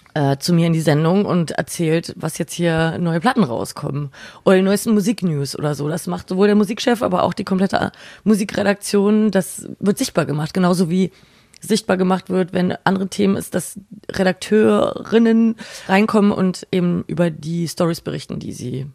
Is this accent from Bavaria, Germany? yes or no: yes; Nuremberg, Bavaria, Germany; Und ich wollte sowieso immer nach Berlin, ist auf jeden Fall größer und hat einen krasseren Radiomarkt als Nürnberg, wo ich herkomme.